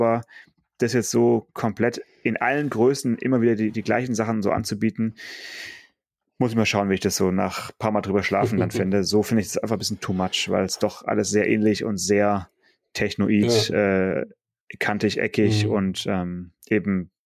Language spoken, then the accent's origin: German; Stuttgart, Baden-Württemberg, Germany